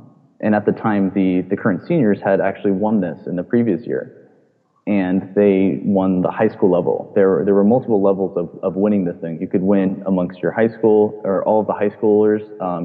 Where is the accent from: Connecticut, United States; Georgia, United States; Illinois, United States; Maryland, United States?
Maryland, United States; Poolesville; I grew up in Poolesville, Maryland, and that is a rural farm town in the middle of nowhere where we had, like, limited to no internet connection